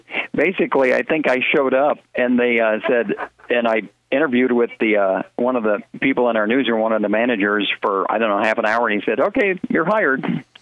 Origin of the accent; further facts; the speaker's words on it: Siouxland, United States; I grew up in Siouxlander. I'm from, you know, this area. And you lay down some roots and met my wife here and had kids here and kind of became home.